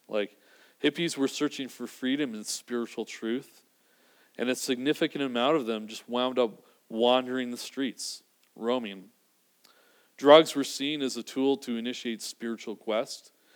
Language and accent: English; Vancouver, British Columbia, Canada; we grew up in Vancouver, and we